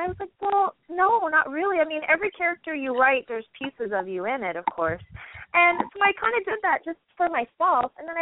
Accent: California, United States; But I was raised in California in a smaller family.

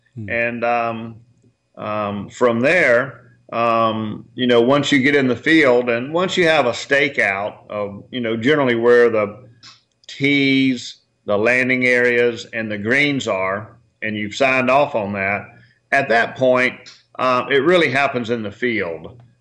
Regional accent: South Carolina, United States; which is very similar to the work ethic that I was raised in South Carolina.

